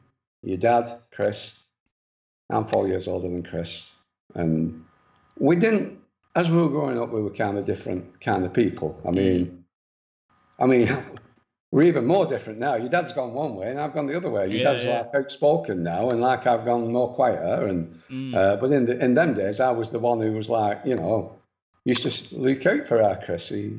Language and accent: English; Wigan, North West England, United Kingdom; were brought up in Wigan in a place called Kendall Street, which, to be honest, to some of your mates growing up in Wigan